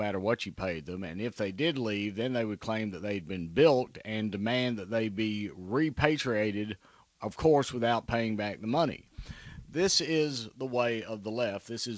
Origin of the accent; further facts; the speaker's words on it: United States; I, as an American, let me weigh in with my own peculiar take on this.